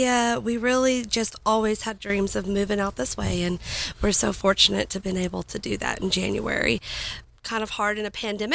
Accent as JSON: {"language": "English", "town": "Fort Worth", "region": "Texas", "country": "United States", "lives_now": "Fredericksburg, United States", "said": "We're originally from Fort Worth, so you didn't see too many cows and deer and all that stuff until we moved here."}